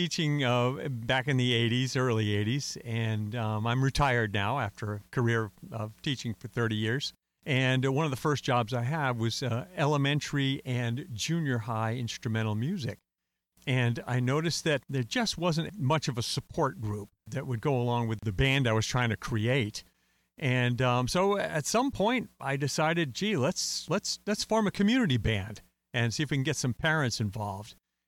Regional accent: Hebron, Connecticut, United States; I came from Connecticut, a little town in Connecticut, Hebron, Connecticut, where we didn't have any bands and things like that.

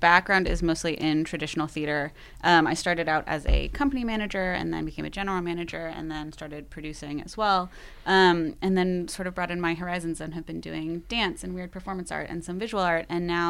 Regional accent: Orinda, California, United States; also born or lived in Oakland; And then lived in a little suburb called Orinda which is teeny tiny and known for its large old-fashioned movie theater sign.

